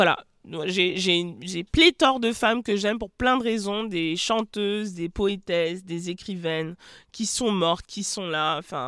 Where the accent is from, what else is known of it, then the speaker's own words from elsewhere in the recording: Cameroon; Moi, je suis camerounaise en plus.